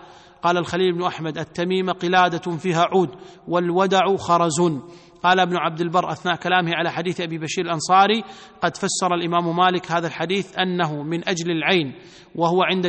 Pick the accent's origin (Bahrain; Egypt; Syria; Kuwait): Kuwait; يمكن عندنا في الكويت قليل